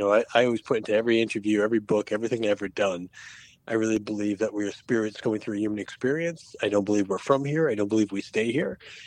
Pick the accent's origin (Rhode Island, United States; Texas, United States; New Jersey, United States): Rhode Island, United States; I'm definitely a little spoiled growing up in Rhode Island, being in New England here